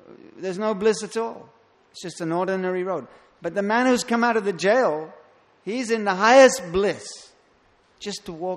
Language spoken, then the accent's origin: English; London, United Kingdom; You know, and I come from London.